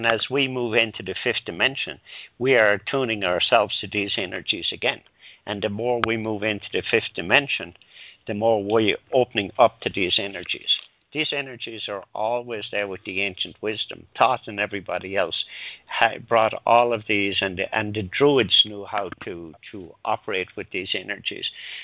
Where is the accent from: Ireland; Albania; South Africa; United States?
Ireland; I remember when I was growing up in Ireland